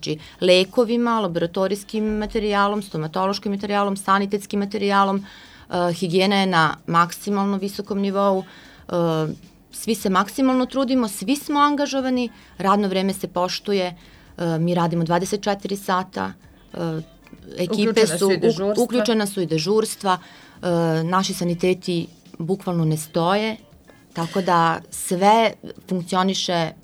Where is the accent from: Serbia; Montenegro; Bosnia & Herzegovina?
Serbia; da pratimo sve trendove koji su i u svetu i kod nas u Republici Srbiji.